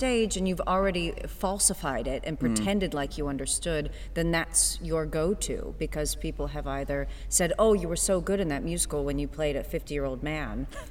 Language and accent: English; Cincinnati, Ohio, United States; even though I dressed as a Bengal when I was in the second grade because I'm from Cincinnati.